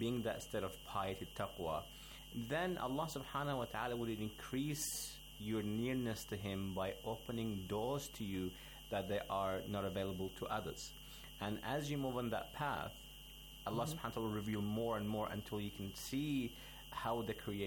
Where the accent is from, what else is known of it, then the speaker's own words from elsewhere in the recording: Australia; I'm from Australia, but originally my parents are Arabs, so alhamdulillah, I got the blood in me.